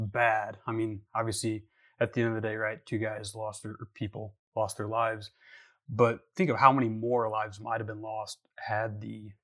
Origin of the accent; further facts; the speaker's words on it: Illinois, United States; Illinois. Yep.